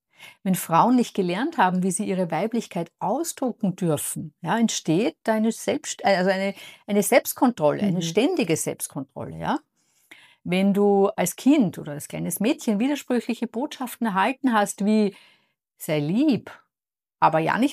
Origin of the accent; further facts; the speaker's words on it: Lower Austria, Austria; ich komme zwar ursprünglich aus Niederösterreich